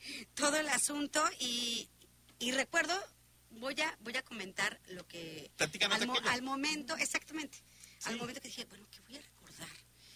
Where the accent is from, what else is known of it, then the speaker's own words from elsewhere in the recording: Puerto Vallarta, Jalisco, Mexico; y yo que soy de Vallarta, a veces ya tengo que salirme